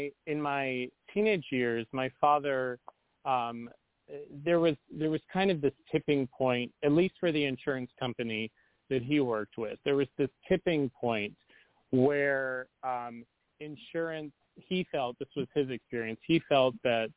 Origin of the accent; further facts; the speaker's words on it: Charlotte, North Carolina, United States; You know, it's Charlotte's a pretty major metropolitan city in the Southeast. So I did get a very urban upbringing.